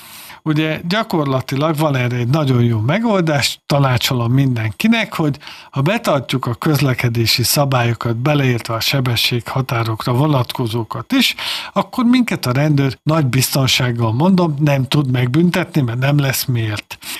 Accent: Hungary; miközben mi magyarként azt gondoljuk, hogy mi betartottuk a szabályt

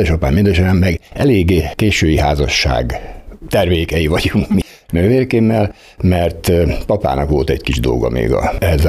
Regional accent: Kiskunhalas, Bács-Kiskun, Hungary; Kiskunhalason születtem, hát mindjárt honfoglalás után 1952-ben. Minden itt történt velem, ami iskola, középiskoláig

